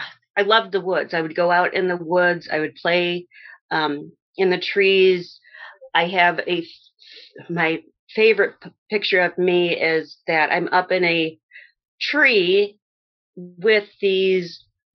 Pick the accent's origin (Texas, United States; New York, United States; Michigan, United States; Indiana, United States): Indiana, United States; Valparaiso; No, I was born in Valparaiso, Indiana. My parents both went to VU. They had met there. Grew up in Valpo. Graduated Valpo. Moved away from Valpo.